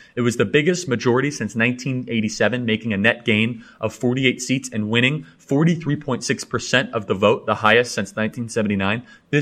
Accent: Scotland, United Kingdom; I'm Scottish, Kirk means church, going all the way back to William Wallace, we have genealogy in our family

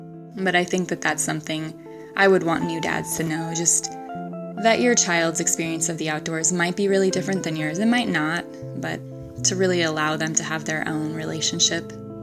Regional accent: Oregon, United States; I grew up in Oregon. My parents divorced when I was very young, so I split my time between my mom's house in the suburbs and my dad's house

